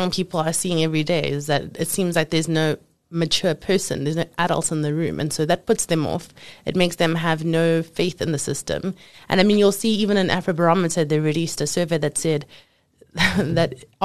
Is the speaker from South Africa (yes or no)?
yes; South Africa; the same way that we like to make jokes and memes and all the other kind of things that make us really cool as South Africans